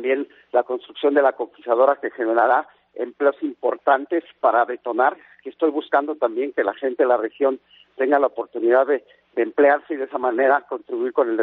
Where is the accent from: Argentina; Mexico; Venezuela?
Mexico; Tula, Hidalgo; tenemos a Titalaquia, en Tula, de donde yo soy